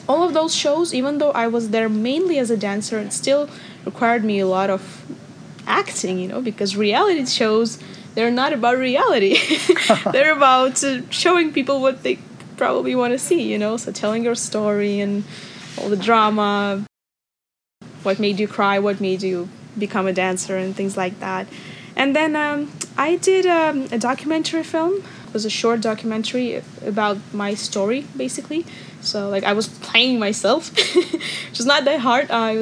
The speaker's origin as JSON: {"language": "English", "region": "Moscow", "country": "Russia", "said": "I'm from Moscow, Russia, and I'm of mixed Russian and Indian descent."}